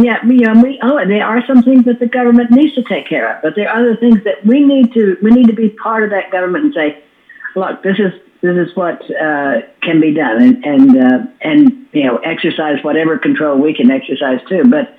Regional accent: Harlan County, Kentucky, United States; born there; I'm Irish, Scotch-Irish, Appalachian, born in Harlan County, Kentucky.

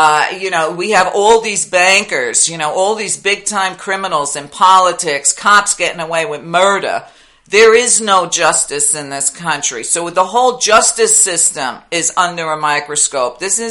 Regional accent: Brooklyn, New York, United States; I grew up in Brooklyn. It would take a whole lot less than this.

